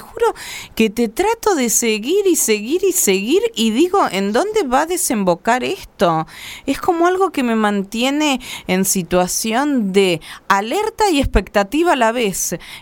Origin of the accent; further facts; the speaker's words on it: Argentina; un profundo orgullo como argentina y a nivel nacional e internacional